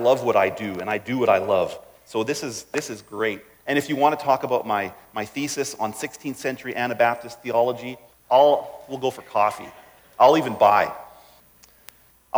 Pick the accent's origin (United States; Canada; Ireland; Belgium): Canada; Winnipeg, Manitoba; now in British Columbia, Canada; I grew up in Winnipeg, and Winnipeg always was the West. Until you move to BC, then Winnipeg is East.